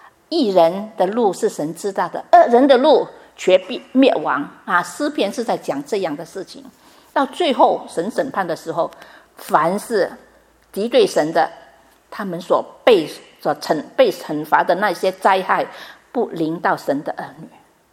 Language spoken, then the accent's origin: Chinese; Vietnam; 对不起啊，我说越南的共军啊，因为我在那边长大，我知道